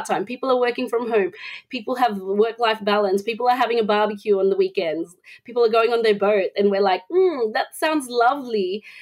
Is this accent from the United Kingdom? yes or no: no; Philippines; I am Filipino and it's a huge Filipino community. I think it's the third largest population in the UAE. And then they hear my accent and they can't place me.